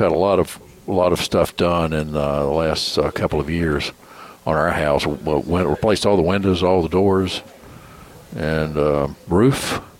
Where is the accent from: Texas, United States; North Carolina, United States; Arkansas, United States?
North Carolina, United States; Well, I'm from under the mountain. I'm from Nash County.